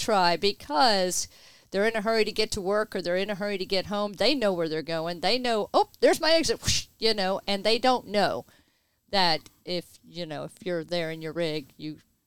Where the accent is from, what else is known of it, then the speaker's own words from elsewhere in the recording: Houston, Texas, United States; It's like we're from Houston.